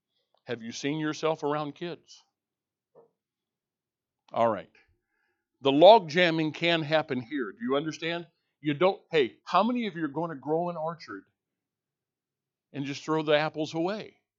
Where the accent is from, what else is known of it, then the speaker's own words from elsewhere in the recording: Illinois, United States; I grew up Southern Illinois in the Bluffs.